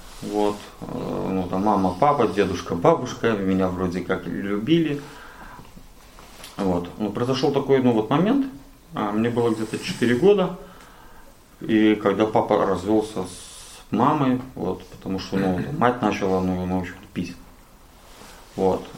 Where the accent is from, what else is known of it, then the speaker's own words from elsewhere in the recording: Minsk, Belarus; moved away; Для тех, кто не знает, я белорус, город Минск. Ну, я там жил. Еще полтора месяца тому назад.